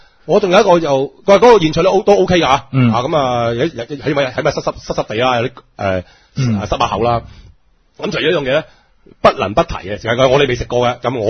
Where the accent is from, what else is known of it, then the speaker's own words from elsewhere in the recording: Guangdong, China; 咁啊，苦瓜又我哋廣東人中意食啦